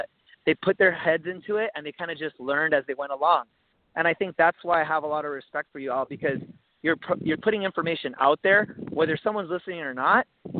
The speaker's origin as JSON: {"language": "English", "region": "California", "country": "United States", "said": "well, I'm from Southern California. So kind of growing up, like listening to people like Steve Harvey and things like"}